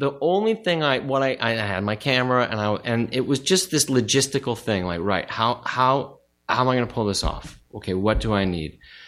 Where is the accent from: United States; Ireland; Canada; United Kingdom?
United States; Studio City, California; In Studio City.